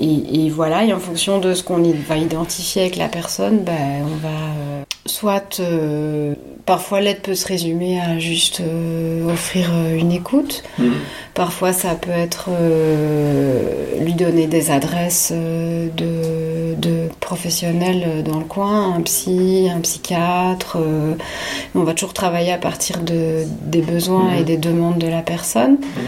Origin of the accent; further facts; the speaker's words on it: Belgium; moved away as an adult